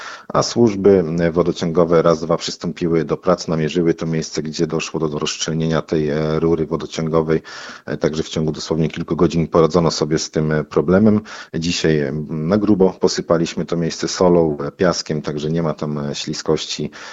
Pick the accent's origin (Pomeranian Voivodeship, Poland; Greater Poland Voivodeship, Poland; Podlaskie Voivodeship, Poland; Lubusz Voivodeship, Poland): Podlaskie Voivodeship, Poland; Suwałki; na nas, mieszkańcach Suwałk, rodowitych mieszkańcach Suwałk, takie temperatury, uwierzcie mi państwo, nie robią wrażenia